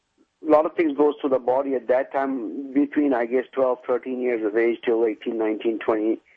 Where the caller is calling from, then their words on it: Houston, Texas, United States; Yeah, I'm in the energy corridor.